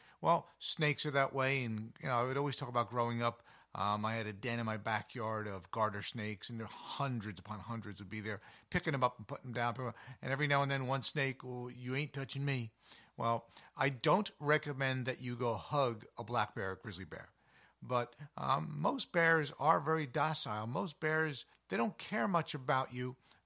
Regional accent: East, United States; growing up in the East and being, I don't want to say surrounded by black bears, but with black bears all the time, and then being out west

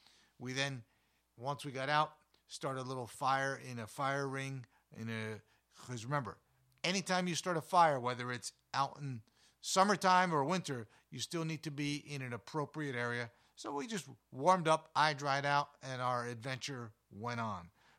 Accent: Northeast, United States; You know, my youth growing up in the Northeast, cold and a lot of snow.

